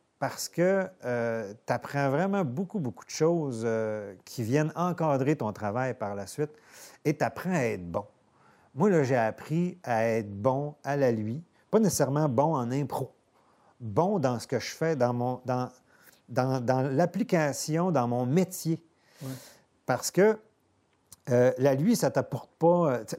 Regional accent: Dolbeau-Mistassini, Quebec, Canada; Parce que moi, je viens de Dolbeau-Mistassini

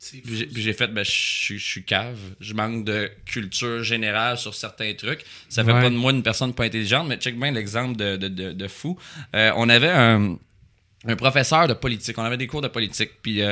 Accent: Trois-Rivières, Quebec, Canada; now in Montreal, Canada; j'étais nouveau à Montréal. Je viens de Trois-Rivières. Fait que je suis nouveau à Montréal.

